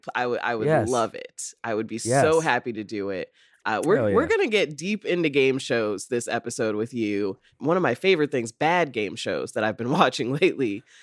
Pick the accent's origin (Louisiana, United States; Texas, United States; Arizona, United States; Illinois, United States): Illinois, United States; Rockford; Oh yeah, I'm from Rockford. So for me, I like grew up like around the corner from where they practiced.